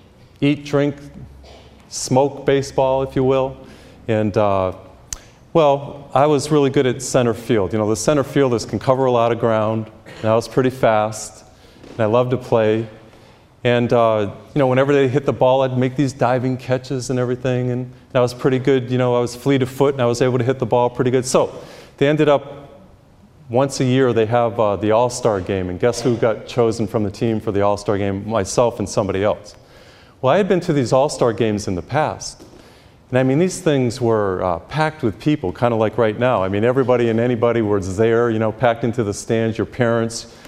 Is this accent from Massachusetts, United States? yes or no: yes; Massachusetts, United States; when I grew up in Massachusetts, I think I told you before, and grew up Catholic, I was baptized as a little baby, and I was confirmed in the eighth grade.